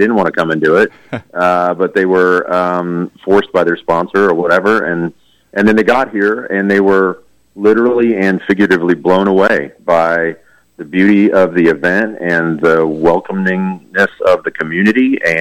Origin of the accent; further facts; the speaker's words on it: Lawrence, Kansas, United States; I like to say that I'm from Lawrence, so I like to say that Lawrence is the coolest city in Kansas